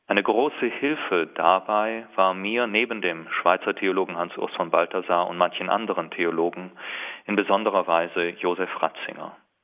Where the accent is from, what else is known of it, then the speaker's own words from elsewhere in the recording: Aachen, North Rhine-Westphalia, Germany; Als Aachener Diözesan lag für mich nahe, mit einem der für die Ausbildung der Priester Verantwortlichen meiner Heimatdiözese zu sprechen.